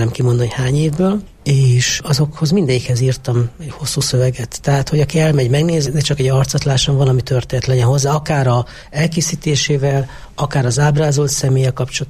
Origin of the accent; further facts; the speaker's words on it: Alsózsolca, Borsod-Abaúj-Zemplén, Hungary; born there; Szülővárosomban, nem tudom, hogy először vagy másodszor, mert amikor az első kiállításom volt, akkor lehet, hogy még Zsolca falu volt